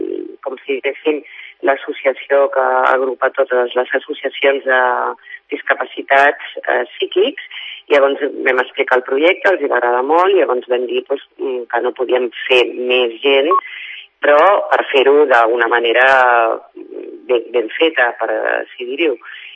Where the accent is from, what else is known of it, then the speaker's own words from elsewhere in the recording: Sant Cugat, Catalonia, Spain; jo soc de Sant Cugat